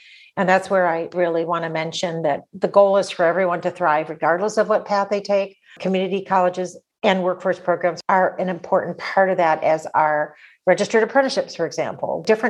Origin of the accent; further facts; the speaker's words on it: Michigan, United States; moved away as an adult; also born or lived in Oregon; So I grew up in Michigan, but after high school, moved with a group of friends to Oregon, fell in love with the state, and I enrolled at Lane Community College.